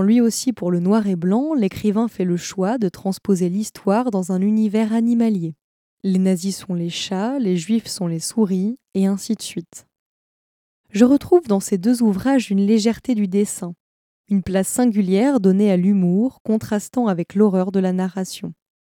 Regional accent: France; Si j'ai la chance, en tant que Française, de ne pas avoir directement connu la guerre

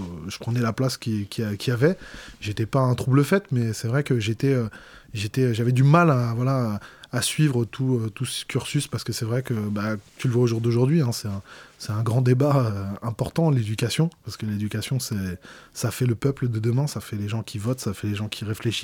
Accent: Champigny-sur-Marne, Île-de-France, France; Enfin, je suis de la région parisienne. Moi, j'ai grandi en fait à Champigny-sur-Marne, dans le Val-de-Marne. Voilà, en banlieue

